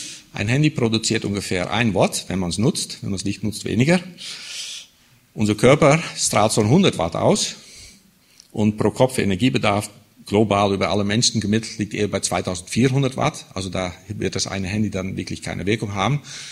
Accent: Southern Germany, Germany; Ich komme eher hier aus dem Süden von Deutschland

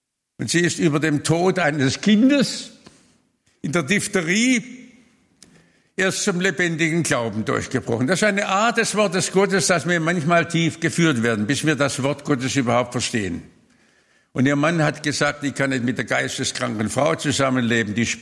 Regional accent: Baden-Württemberg, Germany; Ich bin ja aufgewachsen in Württemberg im schwäbischen Pietismus.

